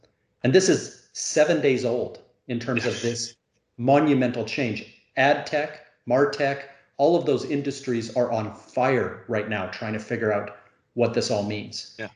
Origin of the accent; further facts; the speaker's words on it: Canada; as a Canadian